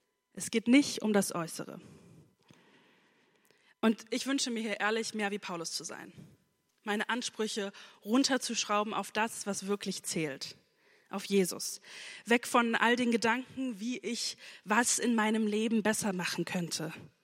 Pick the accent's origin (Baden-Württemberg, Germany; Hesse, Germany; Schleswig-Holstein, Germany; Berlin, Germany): Hesse, Germany; das hier ist meine Heimatgemeinde und wir sind so, als ich von sechs bis 13 haben wir im Rheingau gewohnt.